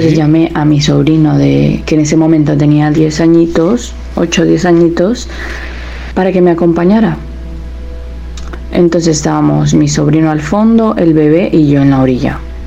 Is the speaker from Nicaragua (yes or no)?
yes; Nicaragua; el relato que les voy a contar me sucedió en mi país, Nicaragua